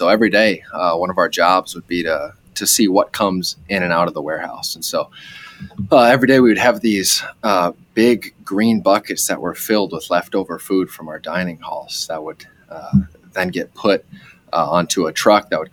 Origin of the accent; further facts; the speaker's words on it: Rochester, Minnesota, United States; I grew up in Rochester, Minnesota, and grew up as a cradle Catholic